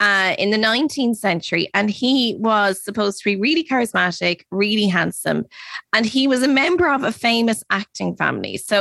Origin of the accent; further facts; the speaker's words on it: Ireland; Because let's face it, we're Irish. Nobody needs to hear the good words.